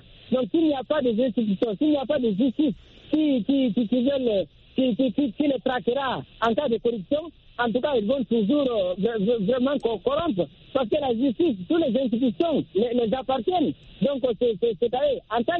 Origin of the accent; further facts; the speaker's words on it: Guinea; de la Guinée, mon pays d'origine